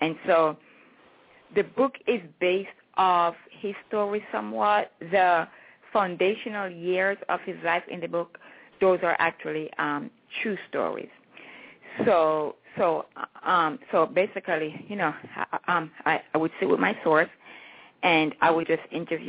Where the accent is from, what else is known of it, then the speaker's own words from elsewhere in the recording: Falmouth, Trelawny, Jamaica; now in New York, United States; But that's because I was raised in Falmouth in the parish of Trelawney.